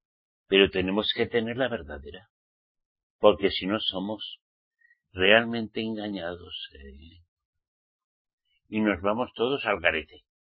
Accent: Navarre, Spain; yo soy español, pero también soy vasco navarro, soy del Valle Roncal

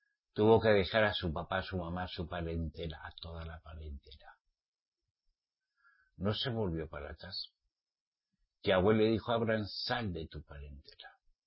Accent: Navarre, Spain; Mi tierra es muy linda, muy bonita. Yo soy de Navarra, ¿saben? País Vasco. ¿Mm? Para mí es País Vasco, porque yo soy vasco.

